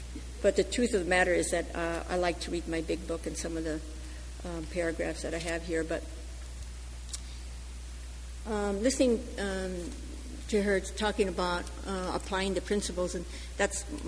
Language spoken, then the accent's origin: English; Los Angeles, California, United States; born there; You know, I was born in East L.A.